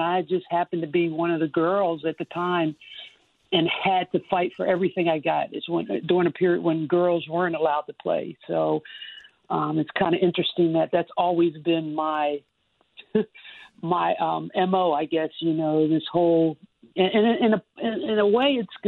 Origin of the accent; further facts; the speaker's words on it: Camden, New Jersey, United States; And so, I come from Camden, New Jersey. And, you know, it took me such a long time to even be able to say that, to be proud of being from Camden, New Jersey.